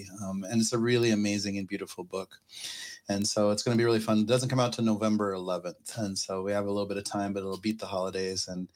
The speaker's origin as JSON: {"language": "English", "town": "Pine Ridge", "region": "South Dakota", "country": "United States", "tie": "born or raised there", "also_born_or_lived": "Black Hills", "lives_now": "Minneapolis, United States", "said": "it was a long journey because I grew up on Pine Ridge. My mom moved to the Black Hills in South Dakota. I did high school and college there."}